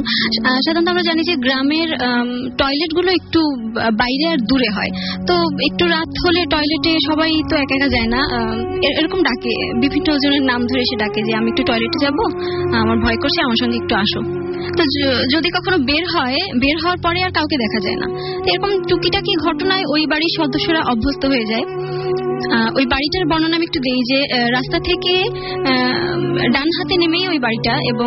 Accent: Khulna, Khulna Division, Bangladesh; আসসালামু আলাইকুম … আমি খুলনা থেকে এসে খুলনার টুটপাড়া নামক জায়গা থেকে।

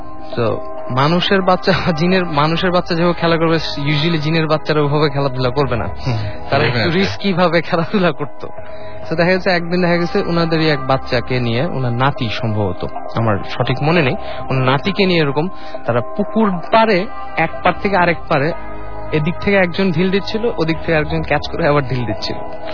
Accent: Sylhet, Sylhet Division, Bangladesh; আমার family background হচ্ছে আমি সিলেটে, আমার হোম টাউন সিলেট। আমার family background থেকে আমি শাহ মোহাম্মদ গিয়াসউদ্দিন পীরের নাম যদি আপনারা শুনে থাকেন, ওখান থেকে আমার family starting, আমার মার বংশে।

